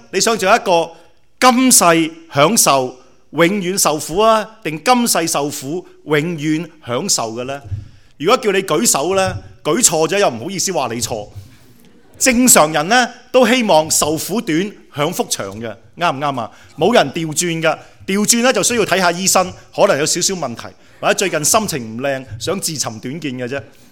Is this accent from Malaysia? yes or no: no; China; 咁就好快就明年就係我哋中國人嘅猴年啦